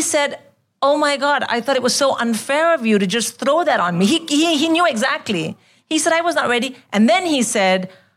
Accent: India; There was, of course, being Indian, we put 11 people in one car.

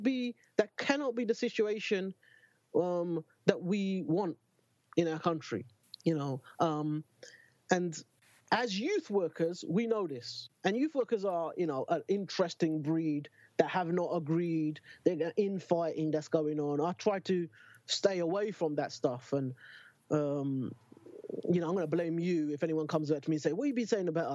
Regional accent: Newham, London, United Kingdom; I'm fucking born and bred in Newham.

